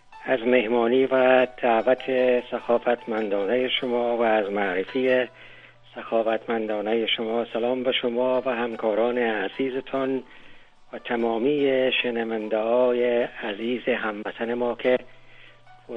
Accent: Kabul, Afghanistan; now in United States; تقریبا 39 سال قبل از امروز از کابل مهاجرت کردیم به پاکستان و هندوستان و ایتالیا و بالاخره سرانجام آمدیم به امریکا.

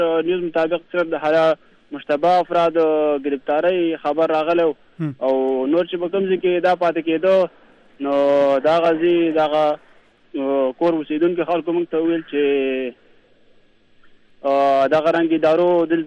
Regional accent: Khyber Pakhtunkhwa, Pakistan; now in Saudi Arabia

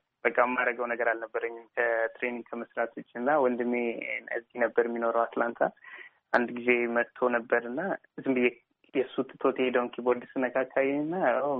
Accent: Debre Birhan, Amhara, Ethiopia; born there; እኔ የተወለድኩት ደብረ ብርሃን ውስጥ ነው።

